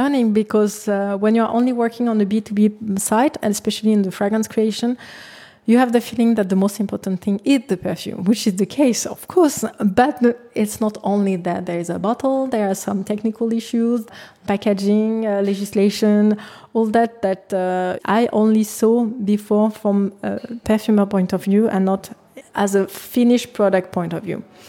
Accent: Paris, Île-de-France, France; I'm from Paris, which is a fantastic city, more for grown-up than a family, actually.

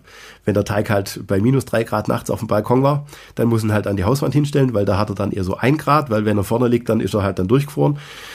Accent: Baden-Württemberg, Germany; als Schwabe schmeißt man ja nichts weg, ne?

